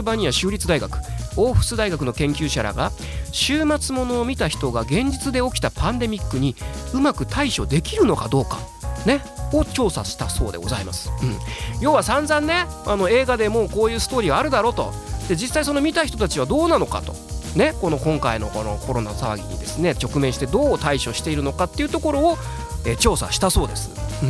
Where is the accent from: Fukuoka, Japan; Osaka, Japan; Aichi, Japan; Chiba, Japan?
Fukuoka, Japan; 地元が九州福岡ですので、ちょうどね福岡の僕が大学時代に過ごしてた町なんかはね、冠水しておりまして、